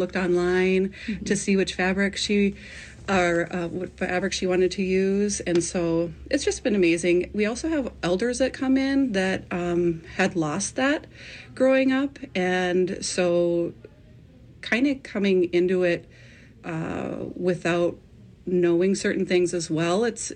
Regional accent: South Dakota, United States; I come from Standing Rock and Cheyenne River.

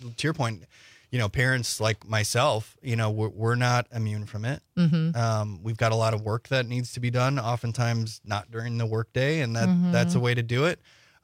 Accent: Wisconsin, United States; that comes naturally, I think, to those of us who are born and raised in Northeast Wisconsin.

